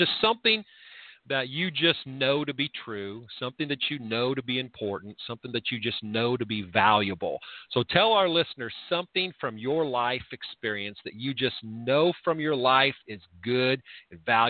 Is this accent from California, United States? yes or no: no; Indiana, United States; I'm from Indiana.